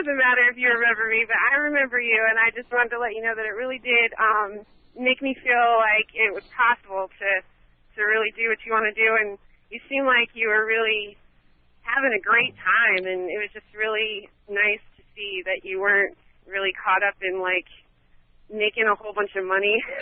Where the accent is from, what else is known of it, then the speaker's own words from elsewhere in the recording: Virginia Beach, Virginia, United States; I was in a career class at Brandon Middle School. I'm from Virginia Beach.